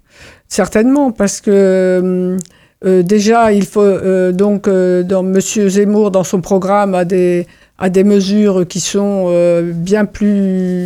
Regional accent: Brittany, France; Nous sommes français, mais nous sommes bretons.

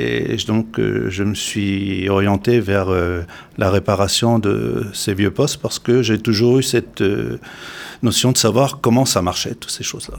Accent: Plounévez-Moëdec, Brittany, France; born there; Alors, je suis né à la Papeterie-Vallée, hein, donc à Belle-Île-en-Terre, quoi. Enfin, Plounévé-Monnec, exactement, quoi.

